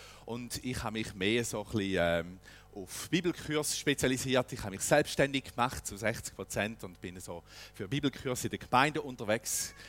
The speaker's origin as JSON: {"language": "German", "town": "Weinfelden", "region": "Thurgau", "country": "Switzerland", "tie": "born or raised there", "said": "Erlen, kleines Dorf im Thurgau, bei Weinfelden in der Nähe. Genau. Und dort bin ich Pastor. Ich bin auch dort aufgewachsen. Das ist meine Heimatgemeinde."}